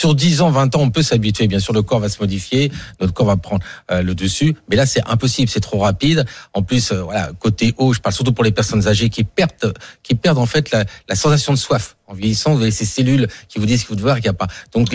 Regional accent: Île-de-France, France; Moi, je suis de Seine-Saint-Denis.

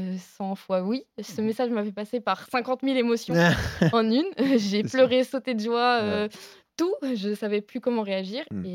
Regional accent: Île-de-France, France; Ouais, moi, je viens de derrière Fontainebleau, en dessous de Fontainebleau.

